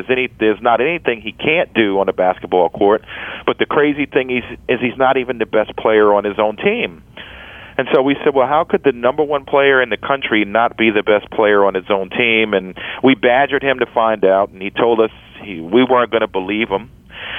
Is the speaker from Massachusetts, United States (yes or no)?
no; Brooklyn, New York, United States; I grew up in Brooklyn, New York.